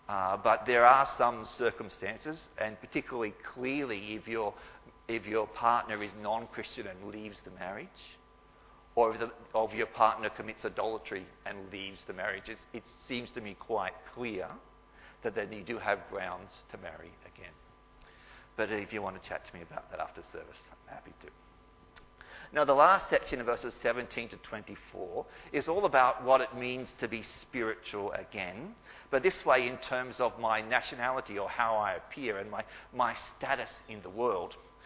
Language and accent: English; Beresfield, New South Wales, Australia; And I'm from Beresfield, and Beresfield boys are not meant to cry